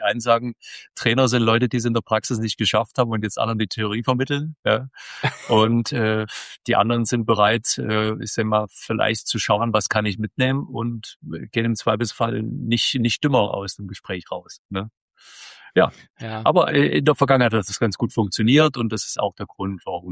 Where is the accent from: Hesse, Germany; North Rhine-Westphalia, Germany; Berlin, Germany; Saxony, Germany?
Saxony, Germany; Dresden; Ich bin Ossi-Kind, also wir haben in Dresden gewohnt